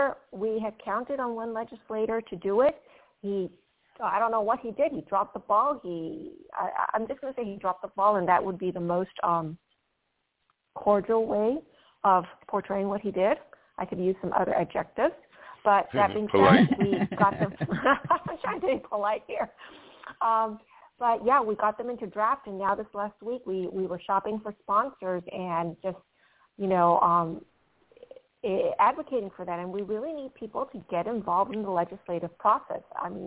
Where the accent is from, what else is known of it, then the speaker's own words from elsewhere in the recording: Venezuela; also born or lived in Panama; now in United States; I am from the Banana Republics. I was born in Panama and I was raised in Venezuela.